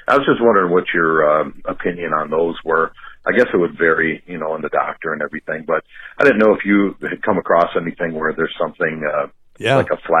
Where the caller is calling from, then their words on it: Buffalo, New York, United States; Hey, Dr. Steve. I'm calling from Buffalo, New York. I had a question for you. I'm 53 years old